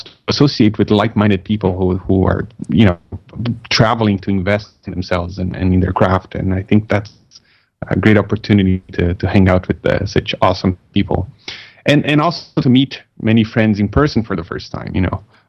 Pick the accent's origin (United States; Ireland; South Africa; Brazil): Brazil; English is a second language; now in Canada; because I'm not from here. I'm originally from Brazil, right?